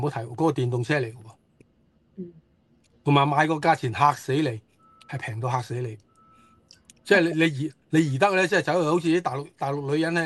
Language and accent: Cantonese; China; 作為中國人咧，我好驕傲